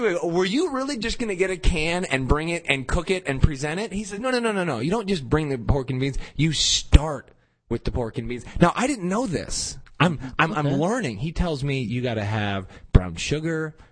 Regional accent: the North, United States; Now, remember, I'm from the North. Okay. Since I moved to the South

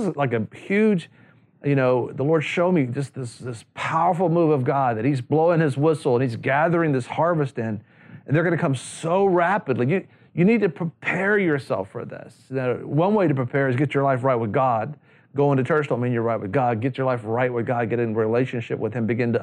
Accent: Tallahassee, Florida, United States; born there; I was born in Tallahassee, Leon County.

